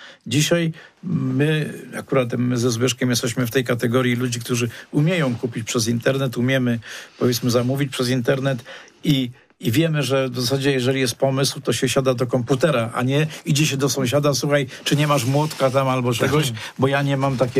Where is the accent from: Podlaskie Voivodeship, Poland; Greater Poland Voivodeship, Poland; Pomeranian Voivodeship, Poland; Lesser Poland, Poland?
Greater Poland Voivodeship, Poland; Witkowo; Ja się mieszkałem jako dziecko w Witkowie